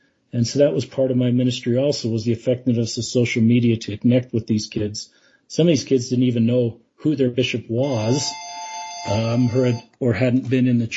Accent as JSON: {"language": "English", "town": "Salt Lake City", "region": "Utah", "country": "United States", "tie": "born or raised there", "said": "I grew up in Salt Lake City. Went to a school in Salt Lake City, and we met at BYU."}